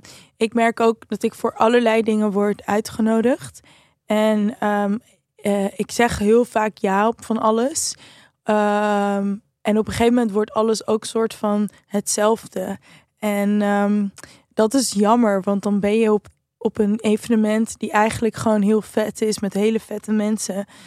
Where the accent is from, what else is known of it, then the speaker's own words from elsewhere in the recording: Amsterdam, North Holland, Netherlands; Als Amsterdammer kan ik zeggen dat Koningsdag echt niet heel anders is